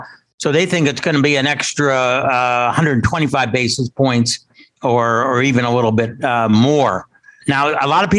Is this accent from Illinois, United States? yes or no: yes; Chicago, Illinois, United States; born there; now in Philadelphia, United States; Yeah. Well, I've been here for 46 years. I was actually born in Chicago, so I'm a Midwesterner.